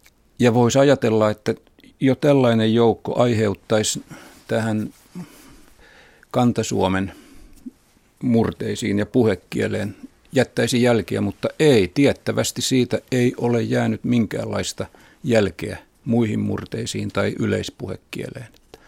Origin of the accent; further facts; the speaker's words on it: Kotka, Kymenlaakso, Finland; joka minun kotiseudullani Kotkan puolessa on ihan tuttu ja yleinen